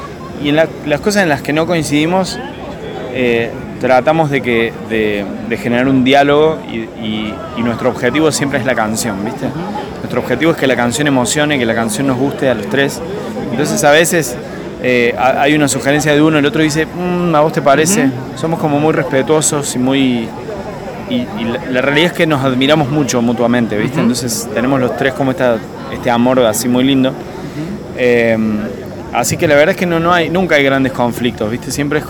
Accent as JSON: {"language": "Spanish", "region": "Córdoba", "country": "Argentina", "tie": "born there", "said": "Córdoba es mi provincia, yo nací acá en Córdoba, entonces poder venir a casa"}